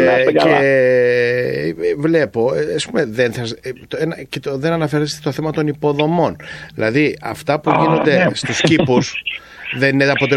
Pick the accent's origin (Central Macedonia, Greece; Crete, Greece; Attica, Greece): Crete, Greece; Βλέπω και την πατρίδα μου την Κρήτη εμένα.